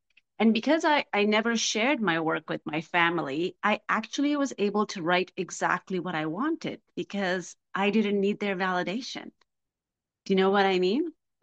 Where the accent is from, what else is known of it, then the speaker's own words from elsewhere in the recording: Afghanistan; So I come from Afghanistan. So anything in the arts is not celebrated.